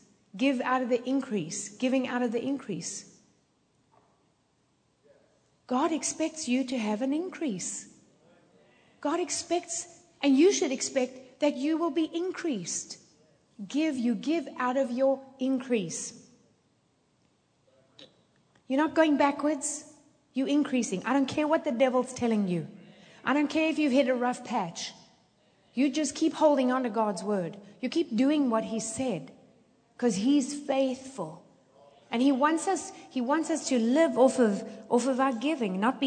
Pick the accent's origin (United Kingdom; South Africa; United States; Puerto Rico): South Africa; also born or lived in Zimbabwe; I'm an African. I was born in Zimbabwe. I was raised in South Africa.